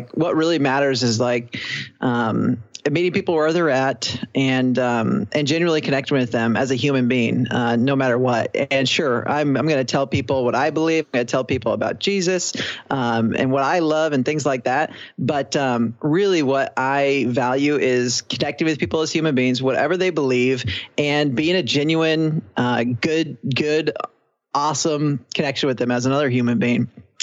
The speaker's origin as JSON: {"language": "English", "town": "Bellingham", "region": "Washington", "country": "United States", "tie": "born or raised there", "said": "Totally. Born and raised in Bellingham."}